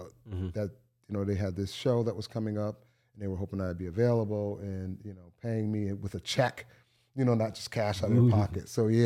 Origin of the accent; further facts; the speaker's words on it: New Haven, Connecticut, United States; It's being a young man growing up in the Elm City.